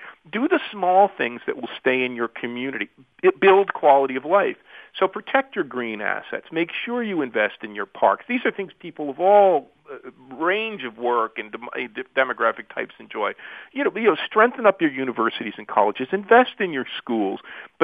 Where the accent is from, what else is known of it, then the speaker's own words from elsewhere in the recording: Newark, New Jersey, United States; born there; I'm 54. So, and I was born in Newark, New Jersey